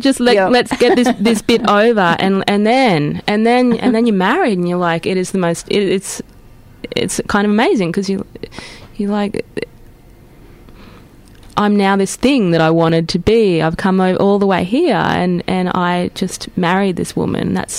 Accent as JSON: {"language": "English", "town": "Rockhampton", "region": "Queensland", "country": "Australia", "tie": "born or raised there", "said": "we grew up together in Rockhampton"}